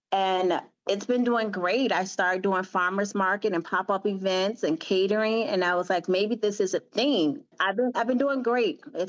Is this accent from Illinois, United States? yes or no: yes; Chicago, Illinois, United States; Because I'm from Chicago, and when people see the name Chicago, the first thing they ask when they walk in, are you from Chicago?